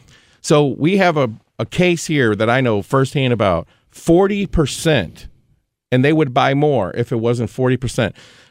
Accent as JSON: {"language": "English", "town": "St. Louis", "region": "Missouri", "country": "United States", "tie": "born there", "said": "You know, I love St. Louis. You know, I was born in St. Louis. I want to see St. Louis do well."}